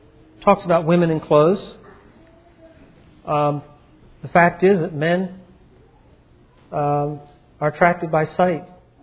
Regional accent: Philadelphia, Pennsylvania, United States; I grew up in Philadelphia in this real preppy, if you know what that means, background.

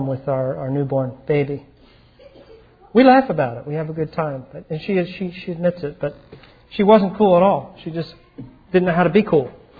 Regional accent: Philadelphia, Pennsylvania, United States; I grew up in Philadelphia in this real preppy, if you know what that means, background.

